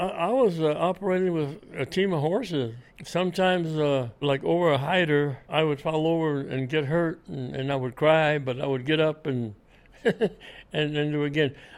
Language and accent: English; Los Ranchos, New Mexico, United States; born there; My birth certificate said I was born in Alameda, but I wasn't. I was born in Los Ranchos.